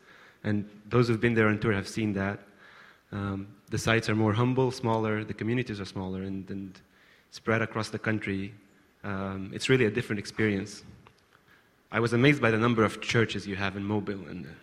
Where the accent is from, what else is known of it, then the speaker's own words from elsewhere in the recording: Jerusalem, Jerusalem District, Israel; I was born and raised in Jerusalem, spent 26 years there to an Arab, Christian, Palestinian, Israeli family, and I'm happy to break through. So my faith is Christian, and my people's group is the Arab people